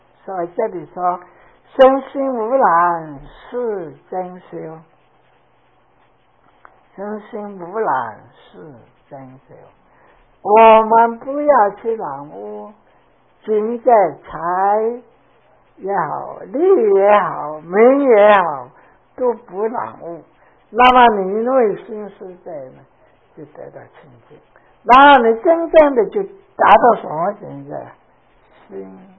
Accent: China; 我们中国人叫餐馆的人啊，这个里面就是好东西啊

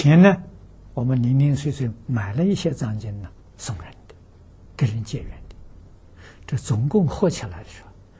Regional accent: Anhui, China; 我记得我小时候，我是安徽人，啊，我在10几岁那个时候

